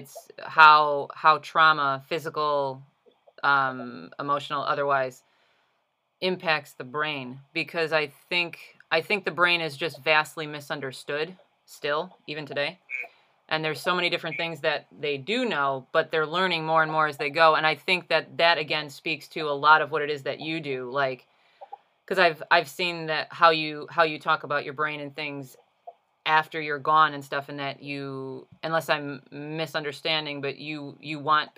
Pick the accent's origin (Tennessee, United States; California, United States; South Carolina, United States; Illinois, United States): Illinois, United States; Chicago; because I'm from Chicago, right? So I'm quite familiar with the Blackhawks.